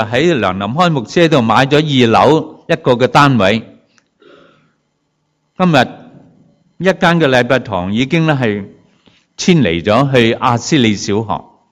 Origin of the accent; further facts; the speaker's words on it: China; 但我们中国人传统的思想都是讲一个是天人合一。